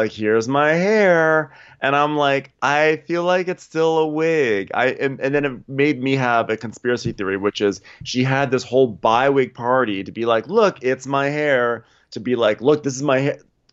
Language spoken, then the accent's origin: English; Canada; I'm Canadian